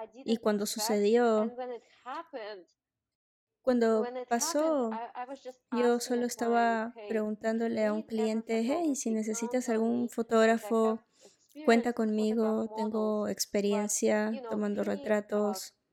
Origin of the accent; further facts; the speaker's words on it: Russia; Spanish is a second language; moved away as an adult; Nací en Rusia y terminé la secundaria y universidad allí. Estudié contabilidad